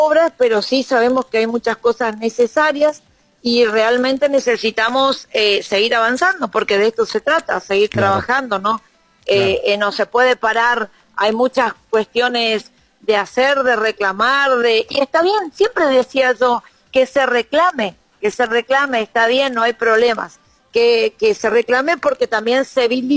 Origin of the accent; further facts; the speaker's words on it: Oberá, Misiones, Argentina; desde chica me crié medio por la zona, Ruta Lucía, Cruce Londero, anduve mucho tiempo por ahí. Sí, soy de allá de la zona también, soy de Oberá, pero anduve mucho.